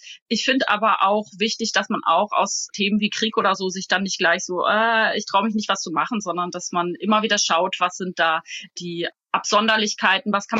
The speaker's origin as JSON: {"language": "German", "region": "North Rhine-Westphalia", "country": "Germany", "said": "Ich komme aus Ostwestfalen, das ist auch schon ein sehr ruhiger Menschenschlag."}